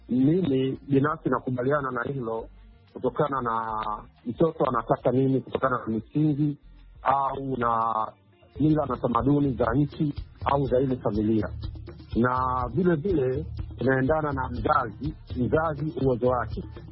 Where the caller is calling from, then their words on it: Bagamoyo, Pwani, Tanzania; natokea pwani ya Tanzania, wilaya ya Bagamoyo, kitongoji cha Ukuni.